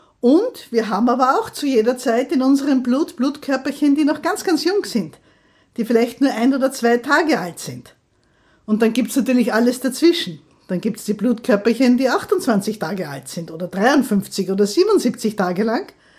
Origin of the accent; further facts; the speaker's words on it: Austria; bei uns in Österreich